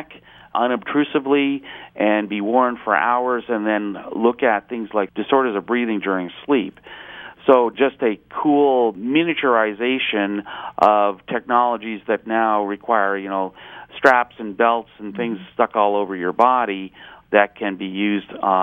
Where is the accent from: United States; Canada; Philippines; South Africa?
Canada; a home team for me being a Canadian